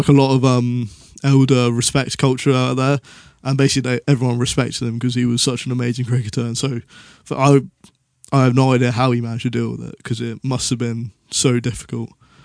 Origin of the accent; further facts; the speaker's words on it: Portsmouth, South East England, United Kingdom; born there; No, I wasn't. I was born in Portsmouth.